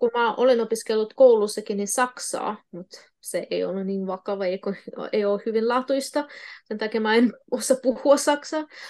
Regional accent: Ukraine; born there; first language Russian; Finnish is a second language; mä puhun 6 kieltä, sisältäen mun äidinkieliä. Niin kuin venäjä on mun eka äidinkieli, sitten ukraina, koska mä olin syntynyt ja kävin koulussa Ukrainassa. Ja sitten vieraista kieliä, se on totta kai suomi, englanti, espanja ja puola.

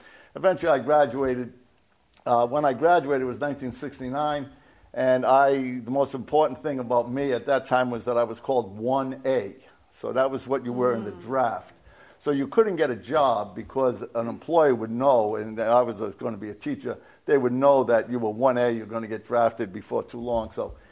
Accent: Providence, Rhode Island, United States; A little background on myself. My parents... I grew up in Providence.

